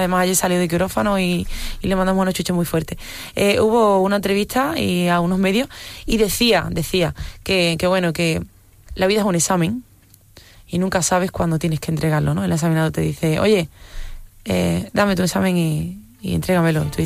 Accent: Huelva, Andalusia, Spain; pues yo soy de Huelva, desde luego, y por donde quiera que voy defendiendo mi tierra.

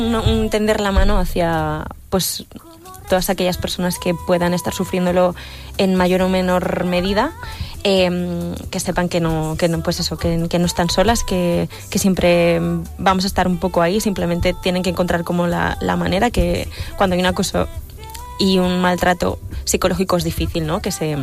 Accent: Corral de Almaguer, Castilla-La Mancha, Spain; Soy de Toledo, de un pueblecito de Toledo que se llama Corral de Almaguer.

